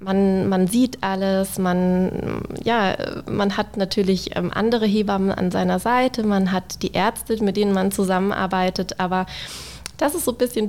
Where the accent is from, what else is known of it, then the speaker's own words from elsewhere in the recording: Munich, Bavaria, Germany; dann doch in München letztendlich, meine Heimatstadt.